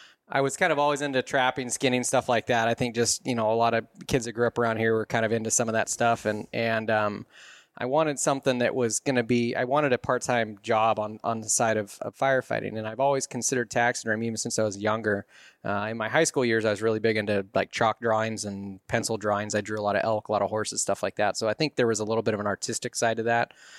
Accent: Rochester, Washington, United States; Born and raised in Rochester, Washington. Never thought I would continue to live here, and here I be.

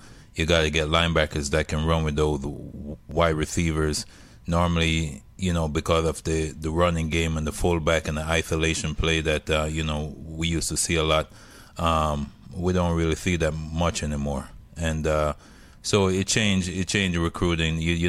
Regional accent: Jamaica; I'm from Jamaica, right?

